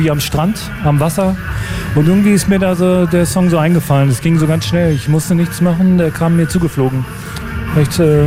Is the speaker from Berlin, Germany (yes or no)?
yes; Berlin, Germany; ich bin ja Berliner, das ist schon eine krasse Sache